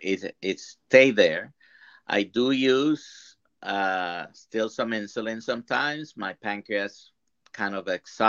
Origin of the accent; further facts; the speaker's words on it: Puerto Rico; I'm from Puerto Rico. I grew up eating rice and beans 2 times a day. We also eat a lot of the roots and fruits. It's it's the tropics, it's the Caribbean.